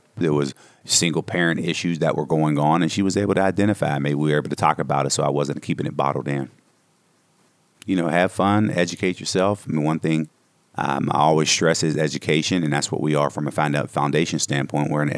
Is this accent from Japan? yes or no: no; Homestead, Pennsylvania, United States; I was born in 1974. I grew up here in Homestead and grew up in the steel mill days. So a lot of steel mill, steel workers that lived in Homestead.